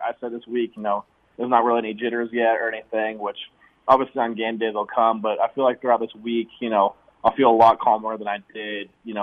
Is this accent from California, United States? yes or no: no; Washington, United States; So I'm super excited because I'm from Washington, and so I've got a lot of friends and close family members coming out